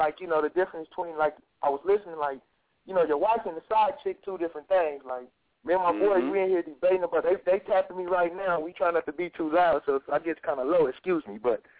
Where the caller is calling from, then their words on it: West Coast, United States; Man, I'm calling from the West Coast. Sending some West Coast love